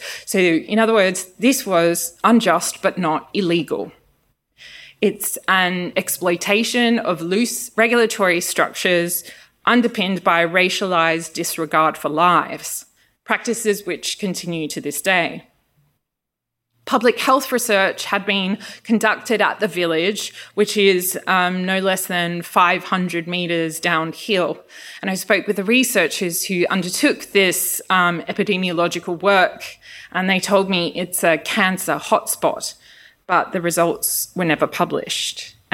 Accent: Australia; accent: Australian; first language Greek; English is a second language; And so although Greek is my first language, it bears a kind of thick Australian accent on top of it.

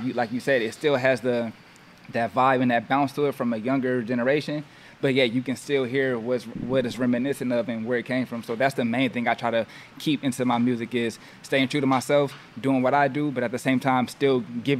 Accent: Inglewood, California, United States; growing up in Inglewood, my pops is from New York, though.

